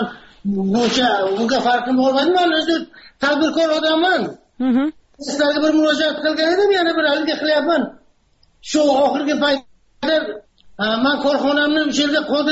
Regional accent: Samarkand, Samarqand Region, Uzbekistan; now in United States; Men Samarqanddan.

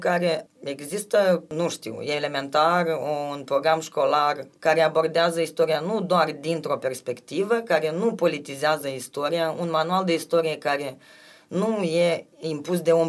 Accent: Romania; decât să aflăm că suntem români

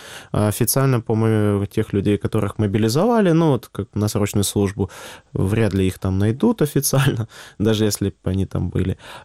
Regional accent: Crimea, Ukraine; я был мобилизованный из Крыма еще во времена этой срочной службы в 2007 году.

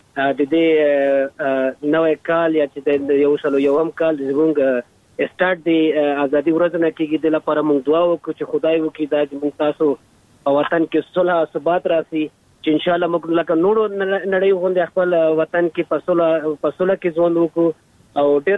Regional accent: Afghanistan; ځکه چې زه د افغانستان سیک یم.

